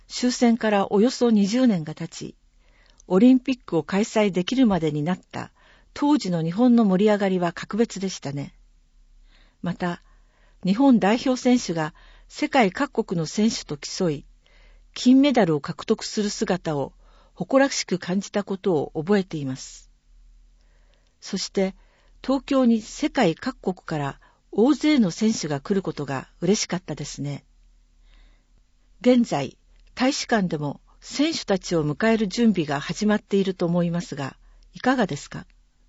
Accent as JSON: {"language": "Japanese", "country": "Serbia", "said": "私が日本の方にセルビア出身であることを伝えると"}